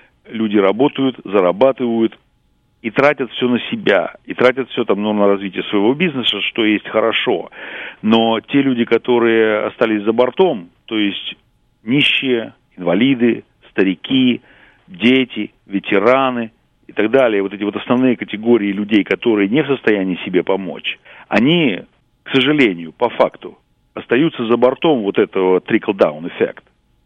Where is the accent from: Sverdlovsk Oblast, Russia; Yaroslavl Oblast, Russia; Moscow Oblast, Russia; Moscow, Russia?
Yaroslavl Oblast, Russia; Yaroslavl; moved away as an adult; now in Cleveland, United States; я приехал из Ярославля в 91-м году. Я хирург, я работал в Ярославле сначала